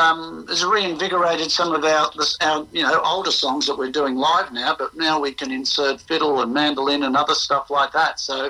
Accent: Australia; also born or lived in Rockhampton; I lived in a caravan for the next 6.5 years, travelling around Australia. And so, an unusual childhood.

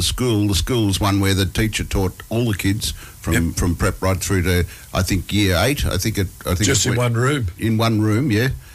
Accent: Ballarat, Victoria, Australia; born there; I was born in Ballarat many, many years ago

